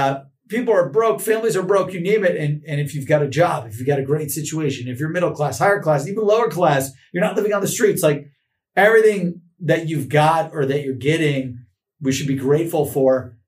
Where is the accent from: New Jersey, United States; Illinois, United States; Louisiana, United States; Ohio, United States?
Ohio, United States; Cleveland; I'm from Cleveland, Ohio. The biggest newspaper in the city is called The Plain Dealer.